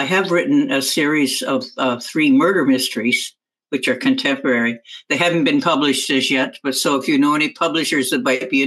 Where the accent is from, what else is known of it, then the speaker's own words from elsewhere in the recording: Chatham, Ontario, Canada; I come from Chatham, Ontario, originally